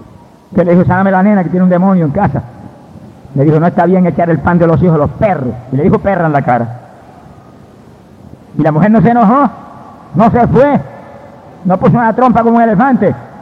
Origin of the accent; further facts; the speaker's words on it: Camuy, Puerto Rico; Mi papá, que no creía ni en la luz eléctrica, y tenía la agencia hípica en Camuy, en mi pueblo, primero lo sanó.